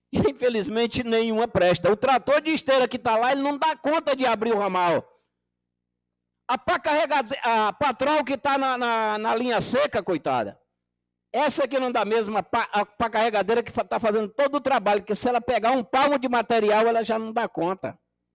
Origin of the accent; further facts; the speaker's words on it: Boca do Iaco, Acre, Brazil; eu nasci na Boca do Iaco e minha vida inteira foi passando ali. Aí eu conheço.